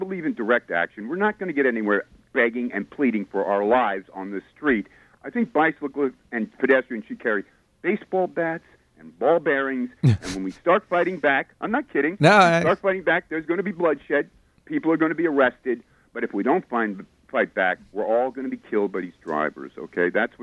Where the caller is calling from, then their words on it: White Plains, New York, United States; up in White Plains.